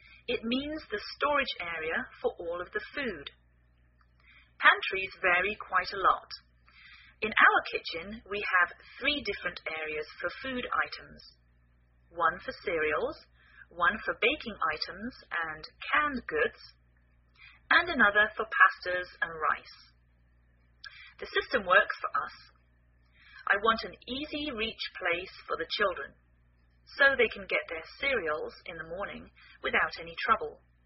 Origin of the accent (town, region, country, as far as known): England, United Kingdom; now in United States